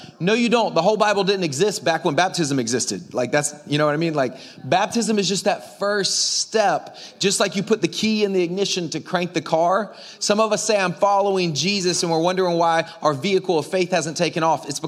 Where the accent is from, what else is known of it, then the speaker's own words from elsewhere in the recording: Florida, United States; Like, I'm from Florida and I do ministry in Jamaica.